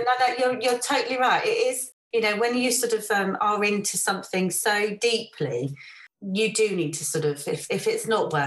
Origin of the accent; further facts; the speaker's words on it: South West England, United Kingdom; And I come from Devon originally. So down south, you know, that way.